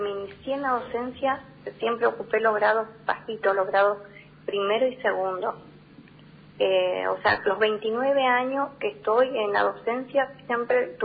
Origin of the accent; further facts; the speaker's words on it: Itacaruaré, Misiones, Argentina; Yo nací en el paraje de Itacaruaré. Era, o sea, colonia